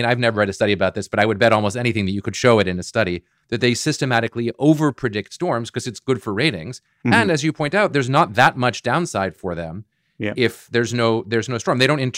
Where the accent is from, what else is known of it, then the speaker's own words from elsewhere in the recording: Boston, Massachusetts, United States; you know, I'm from Boston and I still live in the Boston area.